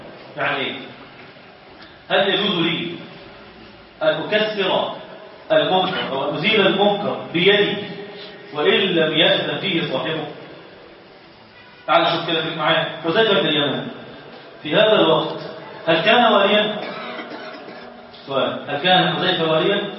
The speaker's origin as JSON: {"language": "Arabic", "country": "Egypt", "said": "في البلد عندنا في مصر"}